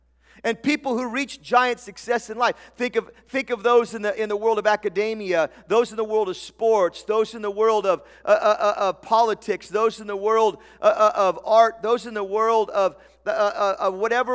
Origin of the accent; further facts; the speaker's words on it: Tillamook, Oregon, United States; Sorry, I grew up in Tillamook. I can say that.